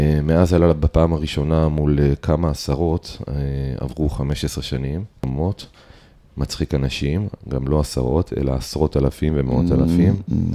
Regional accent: Holon, Tel Aviv District, Israel; also born or lived in Bat Yam; לא, אני נולדתי בבת ים.

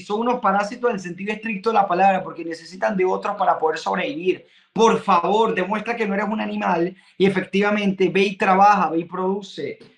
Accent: Venezuela; Soy venezolano, no me vayan a decir que soy antivenezolano o racista.

